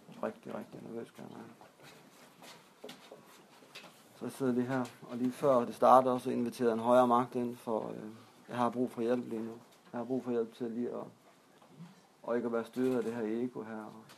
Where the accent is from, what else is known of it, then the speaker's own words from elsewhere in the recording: Esbjerg, Region of Southern Denmark, Denmark; jeg er født og opvokset i Esbjerg.